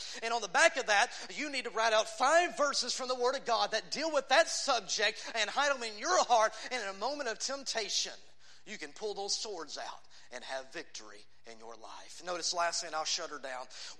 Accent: Texas, United States; I'm a Texan speaking to Texans.

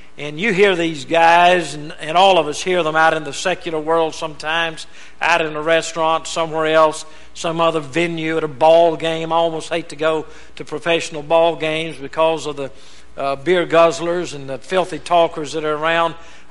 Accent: Louisiana, United States; I was raised in Louisiana. I know a little bit about swamps. I remember preaching a revival there close to my hometown.

